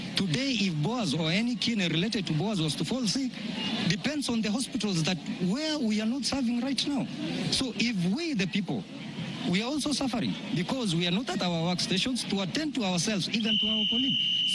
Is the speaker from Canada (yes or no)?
no; Kenya; You know, we are not from Tanzania. We are also Kenyans. We are not from Uganda.